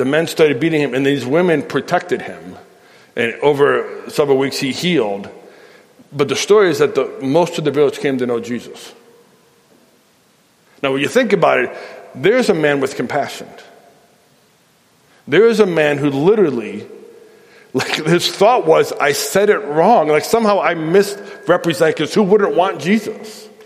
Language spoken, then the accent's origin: English; Chicago, Illinois, United States; I didn't grow up in Nebraska. I grew up outside of Chicago